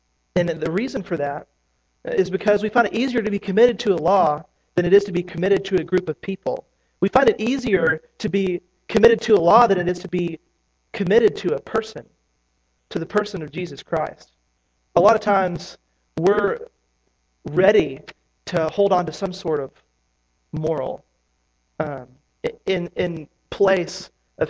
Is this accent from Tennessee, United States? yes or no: yes; Tennessee, United States; now in Kentucky, United States; I recently got a Kentucky driver's license, which is, I'm from Tennessee. I moved up here a year and a half ago